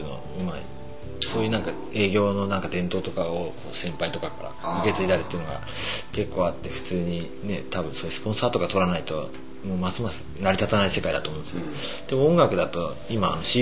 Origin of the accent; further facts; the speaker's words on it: Fujisawa, Kanagawa, Japan; 僕の地元は藤沢でもなんか立派なホールが